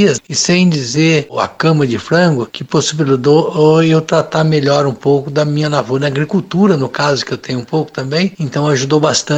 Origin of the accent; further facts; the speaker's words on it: Altamira do Paraná, Paraná, Brazil; lá na minha cidade, em Altamira, Paraná, eu fui o primeiro que encarou lá a atividade de casa da avicultura